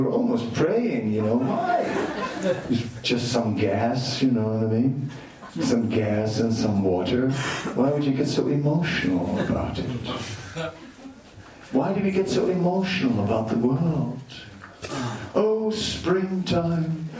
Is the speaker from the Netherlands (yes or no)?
yes; Netherlands; I said, where are you from? He said, from Holland. I said, I'm also from Holland.